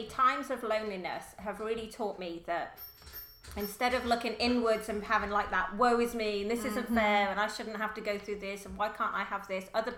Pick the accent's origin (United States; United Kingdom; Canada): United Kingdom; because I am British and I do have a just biting sense of humor.